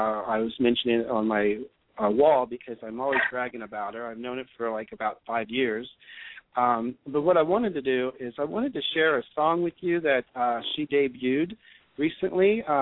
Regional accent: Ohio, United States; now in San Francisco, United States; because I'm from Ohio originally, so I grew up very cold weather, you know, a lot of snow.

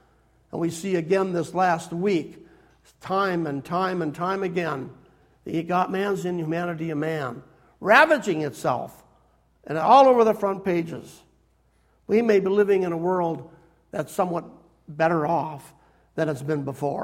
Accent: North Branch, Minnesota, United States; when I was growing up in North Branch, Minnesota, back in the dark ages, kids, we didn't even have a key to the front door of our house.

